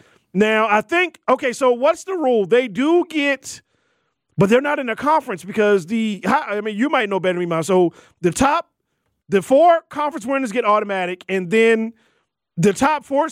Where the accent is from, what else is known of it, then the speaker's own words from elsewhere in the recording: Maryland, United States; you know, growing up in Maryland, if you have a shellfish allergy, I think they ban you from the state.